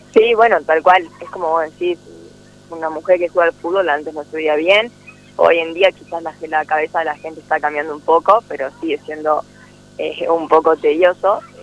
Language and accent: Spanish; Salta, Argentina; de Salta Capital, estuve jugando cuatro años y bueno, decidí irme una vez que se profesionalizó el fútbol